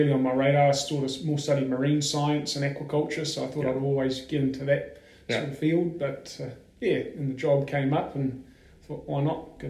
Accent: Auckland, New Zealand; now in Invercargill, New Zealand; Not born and bred, literally from Auckland in the North Island of New Zealand.

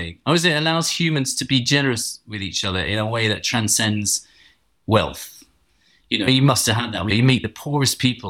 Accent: London, United Kingdom; accent: posh English; God, you've got a really fucking posh English accent, haven't you? Are you from there? And I said, yeah, I'm from London.

